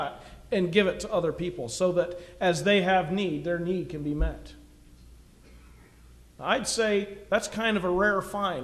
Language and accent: English; Pennsylvania, United States; I remember as a child when we grew up in Western Pennsylvania